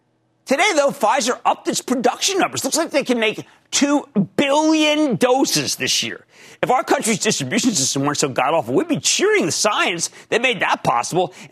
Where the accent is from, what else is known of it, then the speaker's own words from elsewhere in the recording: Philadelphia, Pennsylvania, United States; Yes, I know I'm from Philadelphia. I don't care.